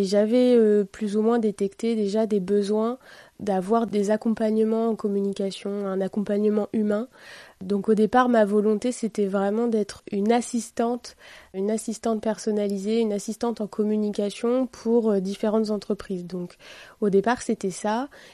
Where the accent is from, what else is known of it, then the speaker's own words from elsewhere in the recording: Normandy, France; J'ai 30 ans, j'habite Honfleur, donc je suis une pure Normande.